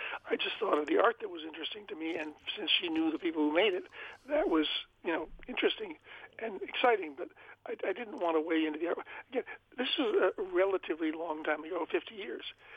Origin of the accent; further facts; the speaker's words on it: Chicago, Illinois, United States; I was from Chicago, and there was a man named Bill Walker who had made public murals in Chicago that were very exciting, some of them made in my neighborhood.